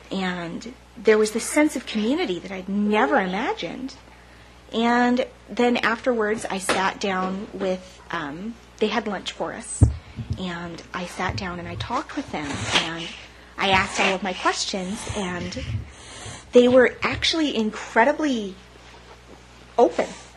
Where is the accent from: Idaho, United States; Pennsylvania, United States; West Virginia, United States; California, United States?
Idaho, United States; Idaho Falls; I grew up Pentecostal in Idaho Falls. I grew up in a Mormon town, not being Mormon, very, very Christian.